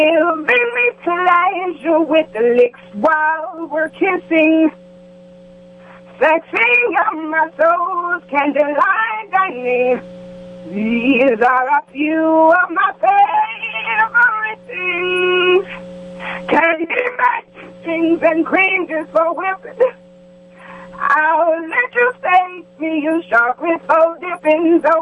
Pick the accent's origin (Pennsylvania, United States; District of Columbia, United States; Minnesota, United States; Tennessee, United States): District of Columbia, United States; I'm originally from the D.C. area. I still live in the D.C. area, and I'm in Baltimore probably 3 times a week.